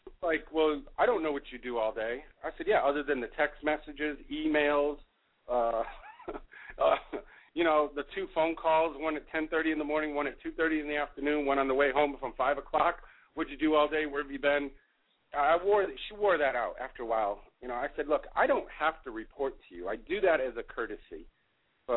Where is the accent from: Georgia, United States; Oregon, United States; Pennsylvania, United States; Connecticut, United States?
Connecticut, United States; Durham; it's happening in my old hometown. There's a Facebook page called I Grew Up in Durham/Middlefield.